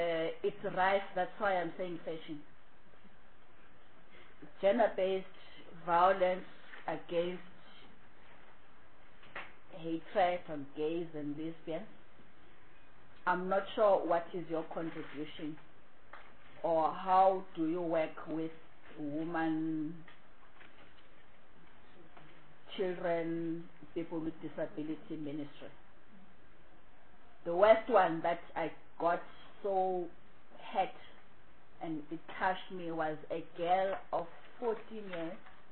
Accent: Gauteng, South Africa; I'm from Gauteng.

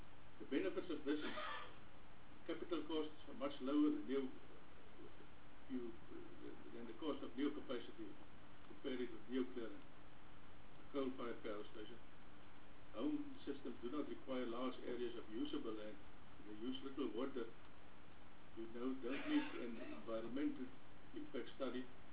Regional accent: Upington, Northern Cape, South Africa; I'm from Upington in the Northern Cape.

